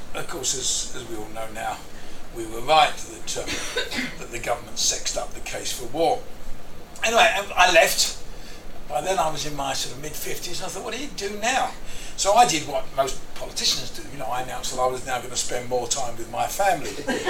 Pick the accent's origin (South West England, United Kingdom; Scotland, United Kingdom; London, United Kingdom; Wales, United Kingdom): London, United Kingdom; as a Londoner who'd never really been north and thought it was all coal mines until I came here, I fell in love with the north of England.